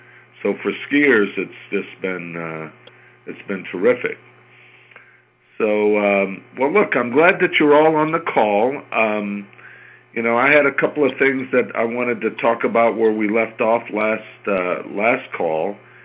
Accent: San Diego, California, United States; San Diego, you know, that's my hometown.

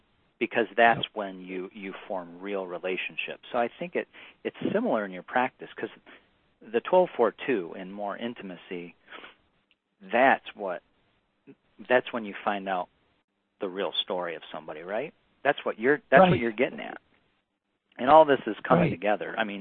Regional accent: Kalamazoo, Michigan, United States; I grew up in Kalamazoo. I went to Western Michigan.

